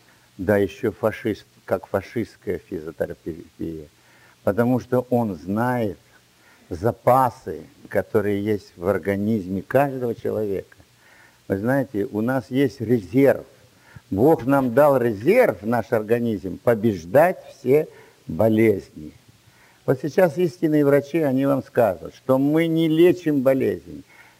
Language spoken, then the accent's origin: Russian; Dushanbe, Tajikistan; Я из Душанбе, это столица Таджикистана.